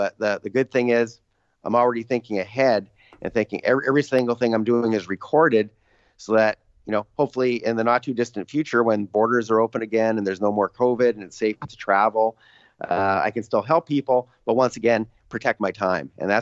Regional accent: Canada; I'm Canadian

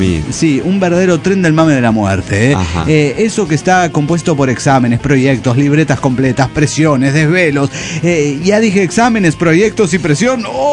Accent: Veracruz, Mexico; Entiéndase, somos jarochos. Nos tocó ir a un evento a Cardel, que queda como a 2 horas de Veracruz.

